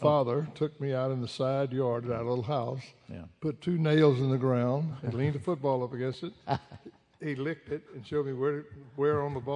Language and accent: English; Mississippi, United States; I'm from the Mississippi Gulf Coast, near Louisiana.